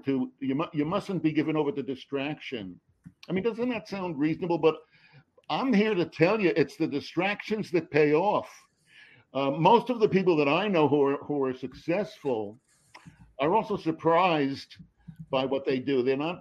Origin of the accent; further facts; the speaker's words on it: New York City, New York, United States; You know, growing up in New York City, as I did, the greatest thing you could be is a doctor.